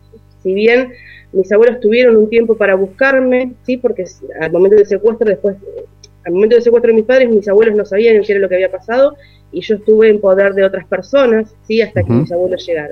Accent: Bahía Blanca, Buenos Aires Province, Argentina; born there; Yo nací en Bahía Blanca en el año 1975.

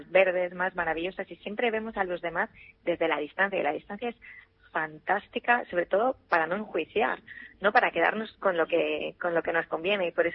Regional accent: Barcelona, Catalonia, Spain; De Barcelona.

